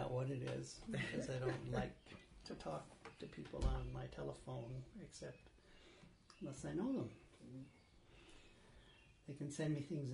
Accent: Peru; my mother's buried in Peru and I grew up in Peru.

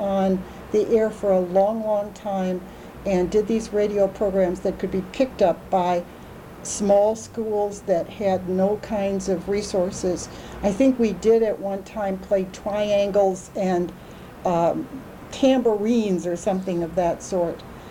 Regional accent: Hudson, Wisconsin, United States; also born or lived in St. Paul, Minnesota; My parents lived in a small town across the St. Croix River, Hudson. But for some reason, instead of being born in Hudson, I was born in St. Paul, which is pretty trivial. The town I grew up in was very small.

